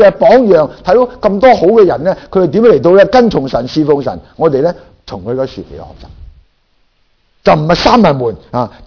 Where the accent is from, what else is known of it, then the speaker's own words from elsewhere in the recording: Guangdong, China; 我哋广东人讲就话咩啊？